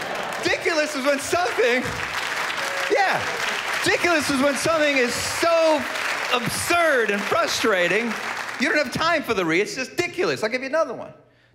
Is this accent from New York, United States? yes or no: yes; Bronx, New York, United States; See, I grew up in the Bronx, and one thing I learned growing up in the Bronx